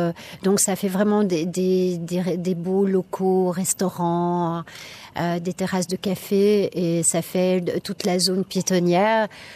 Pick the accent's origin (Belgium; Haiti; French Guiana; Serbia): Belgium; Brussels, Brussels-Capital Region; Ben, la Belgique, je viens de Bruxelles. Donc, c'est vrai que la ville, la capitale me manque.